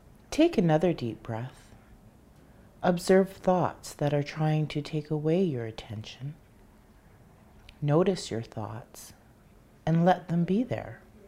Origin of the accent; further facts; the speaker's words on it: Ontario, Canada; I am from Temagami First Nation, Deepwater people.